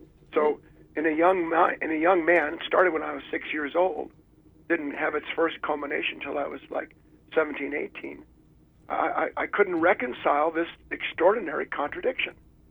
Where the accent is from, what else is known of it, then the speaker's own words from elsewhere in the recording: Beverly Hills, California, United States; I was born and raised in Beverly Hills, the son of a man who became Time Magazine Man of the Year.